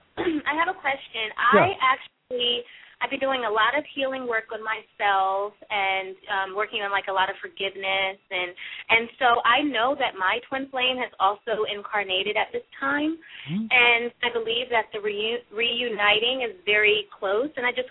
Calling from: California, United States; I am calling from California.

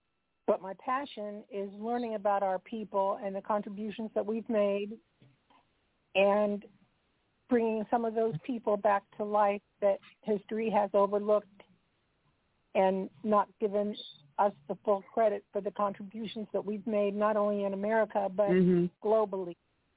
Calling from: Ohio, United States; I'm calling from Ohio

